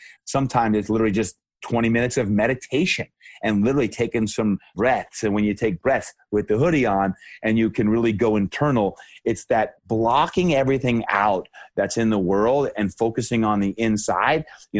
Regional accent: New Jersey, United States; I'm from New Jersey originally, and the epicenter of Hurricane Sandy hit my hometown and obliterated homes and businesses.

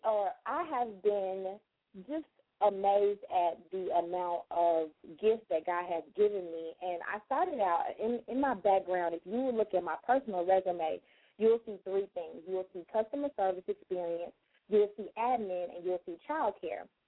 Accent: Memphis, Tennessee, United States; Y'all know I'm from Memphis, so I had to get it out.

